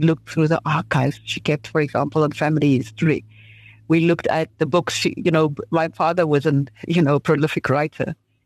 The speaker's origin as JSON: {"language": "English", "town": "Windhoek", "region": "Khomas", "country": "Namibia", "tie": "born or raised there", "said": "the original Katatura girl, just from here, from Windhoek. So born and bred really in Windhoek. I grew up in Katatura, the dusty streets of Katatura, specific area, federal location."}